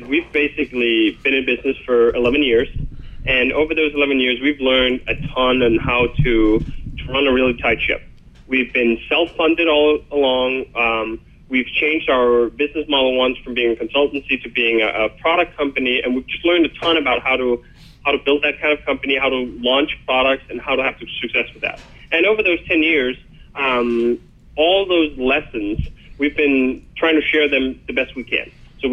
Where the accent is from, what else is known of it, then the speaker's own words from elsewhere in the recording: Copenhagen, Capital Region, Denmark; I was in Denmark at the time, born and raised in Copenhagen, sitting in Copenhagen